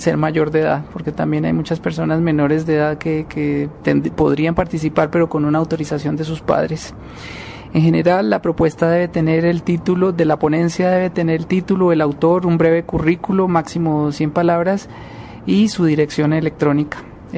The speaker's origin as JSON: {"language": "Spanish", "country": "Colombia", "said": "podemos también como colombianos ofrecer una respuesta a la criminalidad mundial."}